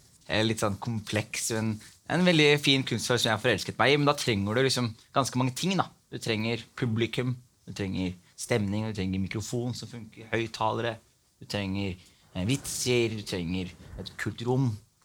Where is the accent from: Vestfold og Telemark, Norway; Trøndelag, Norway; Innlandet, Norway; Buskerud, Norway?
Vestfold og Telemark, Norway; Skien; also born or lived in Somalia; Greit, jeg kommer fra Skien. Eller fra Somalia først og fremst, men også fra Skien.